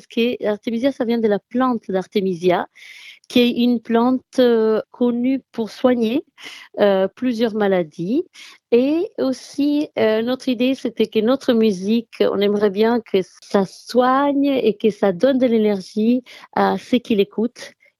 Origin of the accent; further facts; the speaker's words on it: Italy; now in France; je viens d'Italie. Mais toutes les trois, on est basées dans le sud de la France.